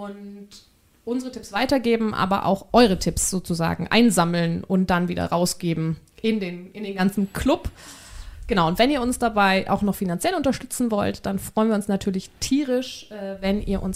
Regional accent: Bavaria, Germany; Und dann gibt es eben ein zusätzliches Schmankerl, sagt man bei uns in Bayern.

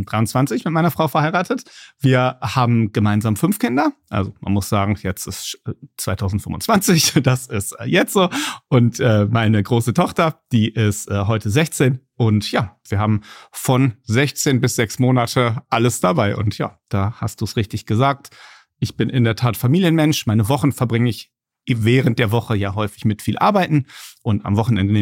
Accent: Altena, North Rhine-Westphalia, Germany; Ich bin kein gebürtiger Essener. Ich bin geboren in der Stadt Altena. Das liegt im Sauerland. Das ist eine klassische Kleinstadt im Sauerland, wo so ungefähr 20.000 Leute wohnen. Da bin ich geboren und aufgewachsen bis nach meinem Abitur.

